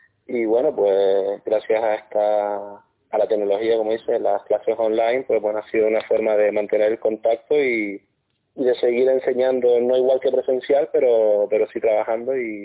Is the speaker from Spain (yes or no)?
yes; Agaete, Canary Islands, Spain; soy de Agaete, y Agaete es pueblo de fiesta, pueblo de parrandeo, de guitarreo, de serenata, y bueno, pues con esa influencia, pues crecí